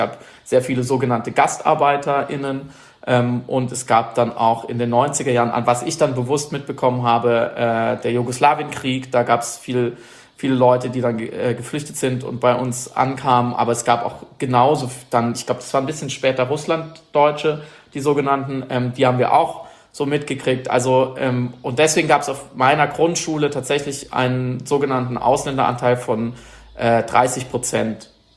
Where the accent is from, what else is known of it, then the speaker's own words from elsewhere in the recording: Baden-Württemberg, Germany; Und am Ende sind wir im Schwarzwald gelandet. Also ich bin dort geboren und aufgewachsen, verstehe mich irgendwie auch. Das ist meine Heimat einfach.